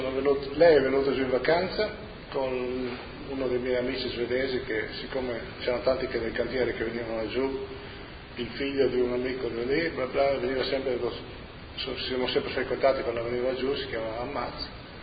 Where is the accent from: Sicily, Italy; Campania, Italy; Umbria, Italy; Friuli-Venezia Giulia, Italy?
Friuli-Venezia Giulia, Italy; Pieris; now in Sweden; sono originario della Bisiaccheria. Mi sono trasferito in Svezia.